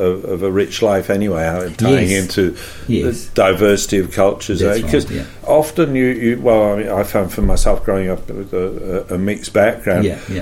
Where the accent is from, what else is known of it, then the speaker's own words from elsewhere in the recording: United Kingdom; Something I noticed in growing up in Britain